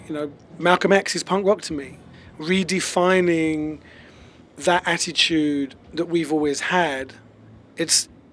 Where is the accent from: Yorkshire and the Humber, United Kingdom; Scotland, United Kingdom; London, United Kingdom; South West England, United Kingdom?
London, United Kingdom; So I grew up in a very Jewish West Indian neighborhood, and in the 70s there was a lot of angst with the second generation West Indian kids